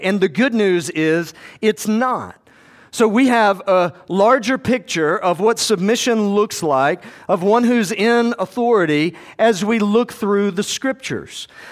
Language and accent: English; Georgia, United States; I grew up in South Georgia.